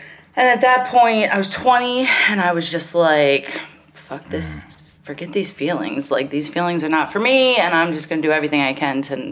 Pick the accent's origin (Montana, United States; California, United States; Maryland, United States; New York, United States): Maryland, United States; Glen Burnie; All over the place, but mostly Glen Burnie.